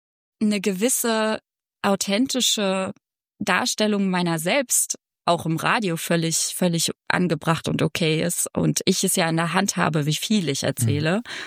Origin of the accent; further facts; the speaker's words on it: Parchim, Mecklenburg-Vorpommern, Germany; über meine Heimat zu sprechen, die Mecklenburg-Vorpommern und Parchim ist, und davon zu reden, was das für mich bedeutet.